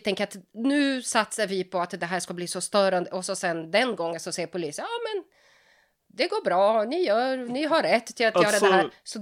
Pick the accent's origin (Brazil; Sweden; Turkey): Brazil; Swedish is a second language; jag som då är född och uppvuxen i Brasilien och har kontakt med andra grupper från Sydamerika och andra länder